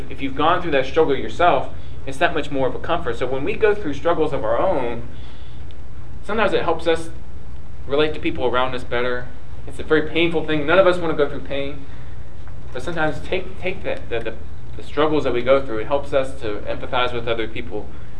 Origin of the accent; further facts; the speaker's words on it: United States; growing up in the United States here as a male, you know, it's never good to be seen crying.